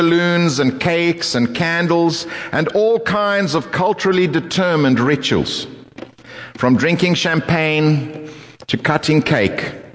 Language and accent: English; South Africa; I was born and raised in South Africa. It is a country with a story that many are familiar with. And I am formed in part by that story. In that story, I am an English-speaking white man.